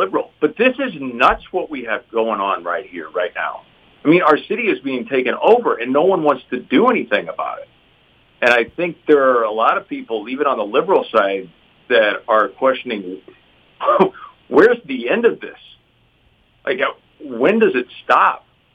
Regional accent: Midwest, United States; Growing up in the Midwest, I always identified as a California kid and really had always wanted to move to California.

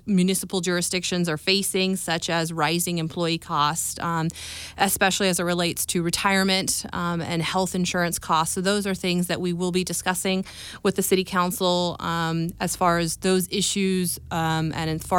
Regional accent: Copperopolis, California, United States; I lived here for quite some time. I grew up locally in the Motherlode in Copperopolis.

